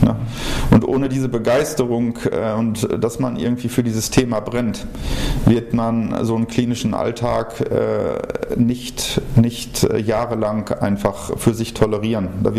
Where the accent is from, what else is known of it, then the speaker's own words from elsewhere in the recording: Hanover, Lower Saxony, Germany; now in Rhineland, Germany; als ich aus Hannover, also aus Norddeutschland eher dann hier hingekommen bin. Hatte man so als Norddeutscher im Rheinland irgendwie immer so nur die Bilder von Karneval